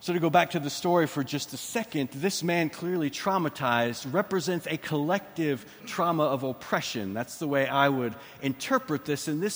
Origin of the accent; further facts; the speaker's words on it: Texas, United States; and as a Texan, relearning that is a bit difficult